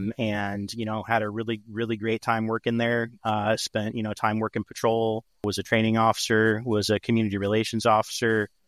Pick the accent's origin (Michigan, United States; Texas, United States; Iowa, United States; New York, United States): Texas, United States; Dallas; born there; also born or lived in Abilene, United States / Orlando, United States; Well, I was born in Dallas, Texas. I lived in Dallas and Abilene before my family relocated to Florida. We lived in Orlando, Florida.